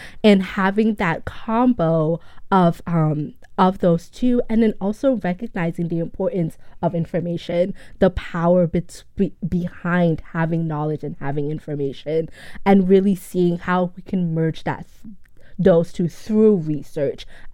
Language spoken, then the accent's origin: English; Maryland, United States; also born or lived in Nigeria; So I'm Nigerian, right? Born in Nigeria, raised in Maryland, and grew up in this household that was very traditional, very patriarchal.